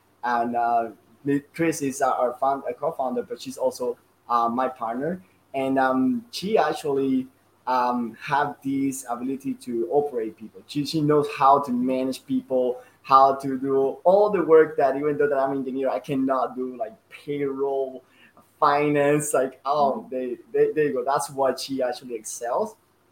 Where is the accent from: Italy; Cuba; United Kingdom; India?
Cuba; moved away as an adult; now in United States; I'm coming from a little different background. I'm coming from Cuba, yeah, beach, salsa, and baseball.